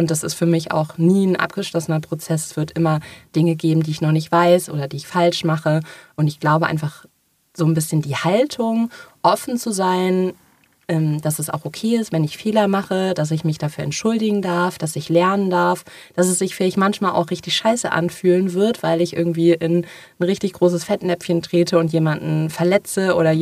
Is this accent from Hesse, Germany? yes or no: no; North Rhine-Westphalia, Germany; ich komme ursprünglich aus NRW